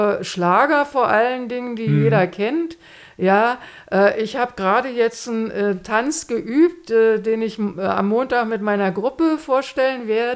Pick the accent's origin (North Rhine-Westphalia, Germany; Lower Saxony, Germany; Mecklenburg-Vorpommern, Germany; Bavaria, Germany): Mecklenburg-Vorpommern, Germany; Lübstorf; in Lübstorf, wo ich herkomme, gibt es eine Klinik für Suchtprobleme.